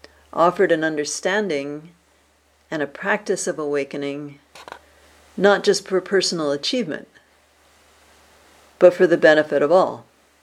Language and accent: English; New Jersey, United States; I attended a march and a memorial rally in Trenton, the capital of New Jersey, my home state.